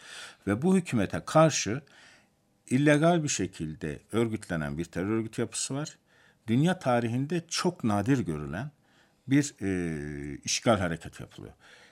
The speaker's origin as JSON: {"language": "Turkish", "region": "Erzurum", "country": "Turkey", "also_born_or_lived": "Bitlis", "said": "Erzurumluyum ama."}